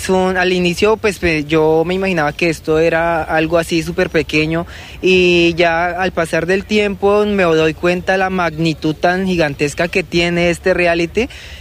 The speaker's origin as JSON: {"language": "Spanish", "region": "Guaviare", "country": "Colombia", "said": "yo, carajo, estoy llegando a mi tierra, a mi departamento. Me llenó de mucha más emoción, mucho más orgullo."}